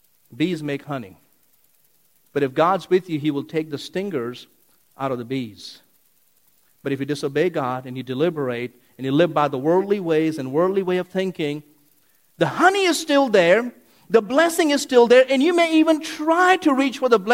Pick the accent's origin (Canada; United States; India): India; I was chased by bees growing up in India.